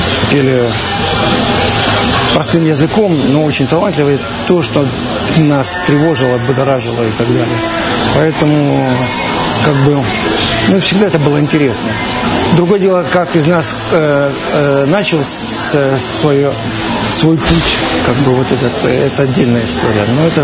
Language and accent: Russian; Ukraine; мы простые ребята, как говорится, с соседнего двора, с соседней страны, даже я там с Украины.